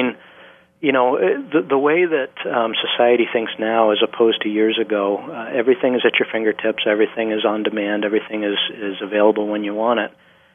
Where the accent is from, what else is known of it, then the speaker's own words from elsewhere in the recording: Vermont, United States; when I was younger growing up in Vermont